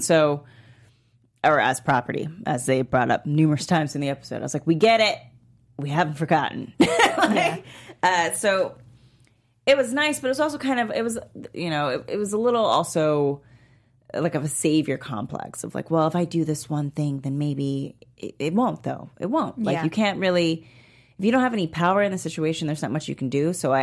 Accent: the South, United States; Oh my God, I'm from the South, I should know this.

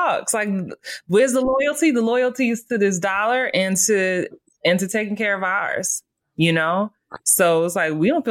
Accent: New York, United States; things that I've seen growing up in New York, seeing what happens

